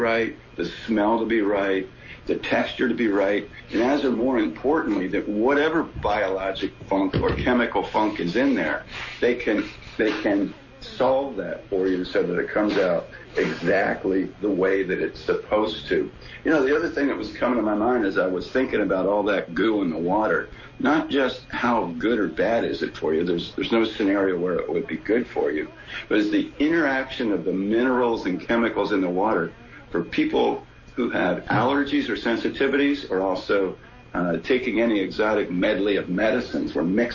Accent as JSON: {"language": "English", "town": "Camden", "region": "New Jersey", "country": "United States", "tie": "born or raised there", "lives_now": "Philadelphia, United States", "said": "I grew up not here in Philadelphia, but right across the Delaware River in the Camden part of the world"}